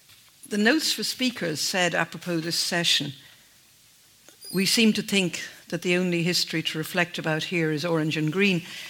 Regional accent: Ireland; When I was growing up in Ireland

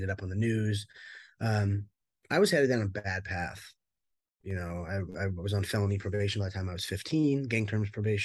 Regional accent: Dana Point, California, United States; I grew up in Orange County, here in Dana Point, Laguna Beach area.

